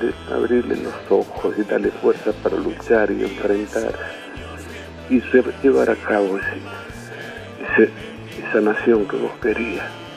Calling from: Córdoba, Argentina; de Córdoba.

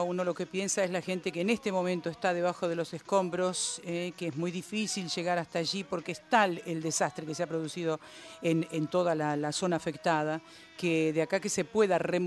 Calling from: Rafaela, Santa Fe, Argentina; estamos en Godoy Cruz Mendoza, somos de Rafaela, Santa Fe.

